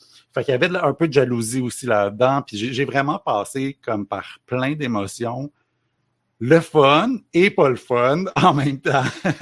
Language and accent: French; Montreal, Quebec, Canada; Je viens pas de Drummondville, je viens de Montréal, mais je viens de Montréal Centre-Sud. Fait que, tu sais, c'est ça, c'est un quartier... Ben, c'est pas un quartier où les gens riches vivent, on va dire.